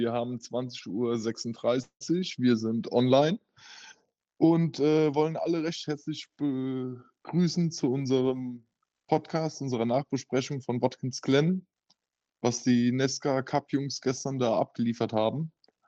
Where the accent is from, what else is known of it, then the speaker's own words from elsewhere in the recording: Rhineland-Palatinate, Germany; Ja, ich komme ja aus der Nähe von dem Ahrtal